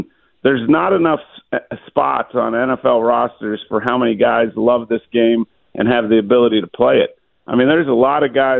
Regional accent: Pittsburgh, Pennsylvania, United States; Reminds me a lot of my growing up in Pittsburgh, you know, just kind of a tough-minded group

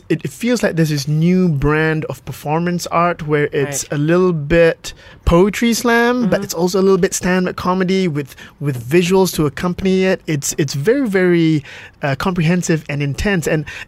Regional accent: Malaysia; you know, like we can relate to it as Malaysian viewers.

